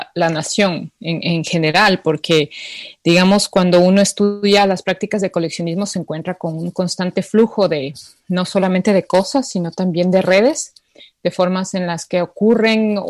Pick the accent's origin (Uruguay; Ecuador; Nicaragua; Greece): Ecuador; Yo soy ecuatoriana